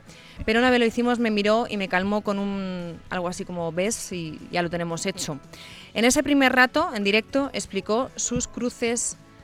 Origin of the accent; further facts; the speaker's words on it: Catalonia, Spain; yo que soy catalana.